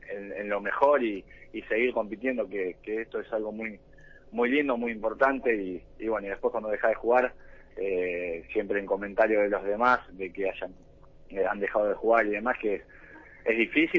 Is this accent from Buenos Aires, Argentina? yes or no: yes; Buenos Aires, Argentina; now in Mar del Plata, Argentina; yo soy de Buenos Aires, vivo en Mar del Plata